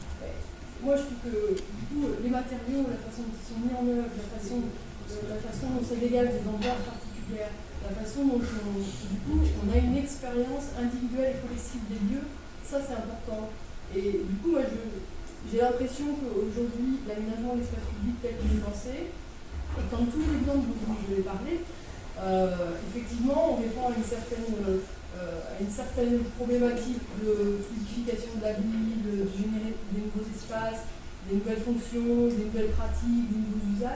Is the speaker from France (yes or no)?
yes; Orléans, Centre-Val de Loire, France; now in Grenoble, France; Alors, moi je suis originaire d'Orléans, donc une assez grande ville